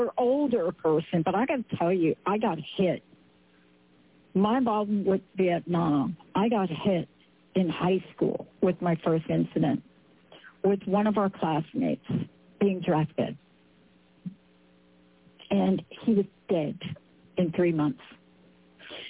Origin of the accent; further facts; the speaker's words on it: New York, United States; Let's just say I grew up in New York. I know what it's like to walk down an alley in New York